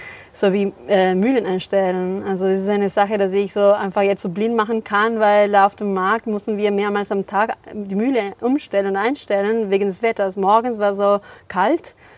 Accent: Ecuador; now in Germany; Ich komme aus Ecuador und wohne schon seit über 10 Jahren hier in Deutschland.

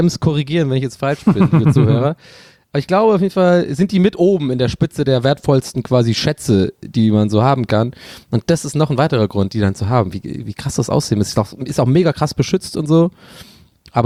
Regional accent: Dublin, Leinster, Ireland

